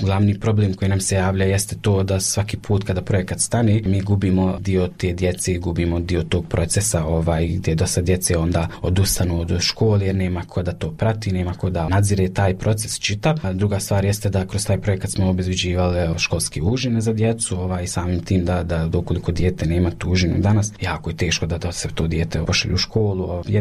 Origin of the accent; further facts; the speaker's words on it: Kakanj, Federation of Bosnia and Herzegovina, Bosnia & Herzegovina; dolazim iz Kaknje